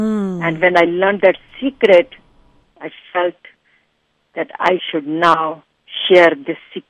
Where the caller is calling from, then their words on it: San Francisco, California, United States; From San Francisco, California.